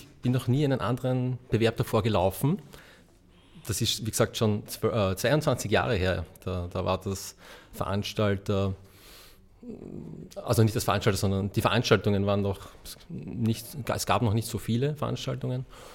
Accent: Vienna, Austria; Also ich bin ein Wiener, genau

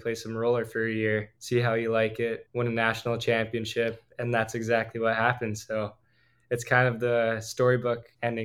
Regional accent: Canada; I'm Canadian.

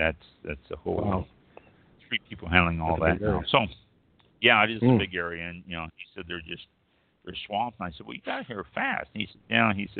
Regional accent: Kansas City, Missouri, United States; And the reason I'm concerned, obviously, I'm from Kansas City.

